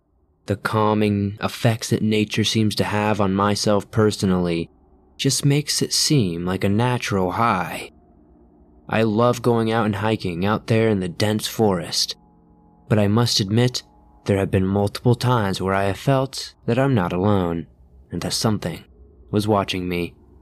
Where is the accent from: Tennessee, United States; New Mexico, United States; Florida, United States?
Tennessee, United States; I'm from Eastern Tennessee, and around here we have the Big South Fork National Park.